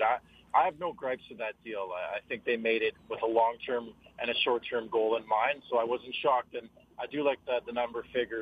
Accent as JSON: {"language": "English", "town": "Montreal", "region": "Quebec", "country": "Canada", "tie": "born there", "lives_now": "Toronto, Canada", "said": "I was born in Montreal. That market is ridiculous with the French and English-speaking media. And now living near Toronto the way I have for the last 23-some-odd years"}